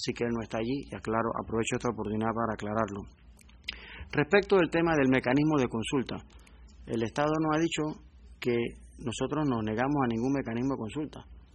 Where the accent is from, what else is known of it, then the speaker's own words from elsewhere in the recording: Panama; no importa de qué etnia sean, todos somos panameños.